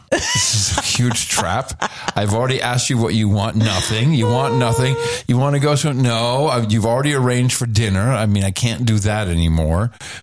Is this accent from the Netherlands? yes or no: yes; Netherlands; So growing up in the Netherlands, the tradition is something called na-tafelen.